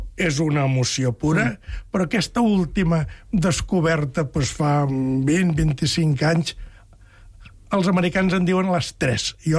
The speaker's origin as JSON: {"language": "Catalan", "region": "Catalonia", "country": "Spain", "said": "sóc de la Cerdanya jo"}